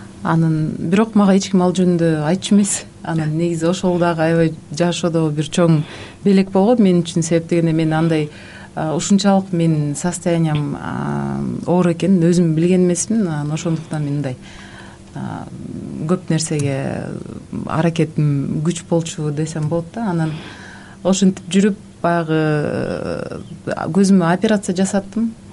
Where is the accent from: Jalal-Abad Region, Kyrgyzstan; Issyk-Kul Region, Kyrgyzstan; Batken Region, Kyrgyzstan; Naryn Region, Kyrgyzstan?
Jalal-Abad Region, Kyrgyzstan; Aksy; мен Аксыдан болом, Аксыда чоңойгом.